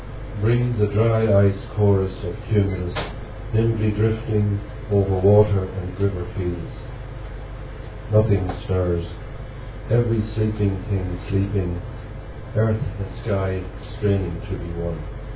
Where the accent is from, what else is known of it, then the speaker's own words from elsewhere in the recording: Cavan, Ulster, Ireland; born there; now in Dublin, Ireland; I was born in Cavan, living in Dublin